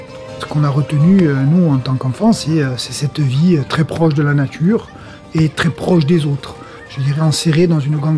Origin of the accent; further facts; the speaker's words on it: Corsica, France; Nous sommes particulièrement originaires du village de Lotz, qui est un village qui a été fondé par des bergers, qui était donc ancré dans la tradition agro-pastorale corse.